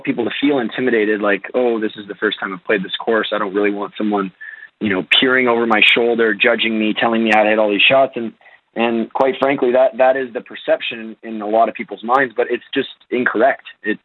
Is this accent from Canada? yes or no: yes; Canada; moved away; this would give me a chance to come back to my home country, which I haven't been really lived in about 8 or 9 years now.